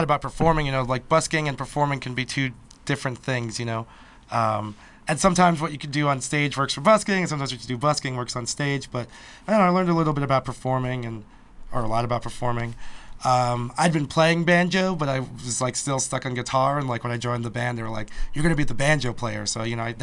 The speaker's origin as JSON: {"language": "English", "town": "Brooklyn", "region": "New York", "country": "United States", "tie": "born or raised there", "said": "I didn't know that people were still playing this as like a living thing growing up in Brooklyn."}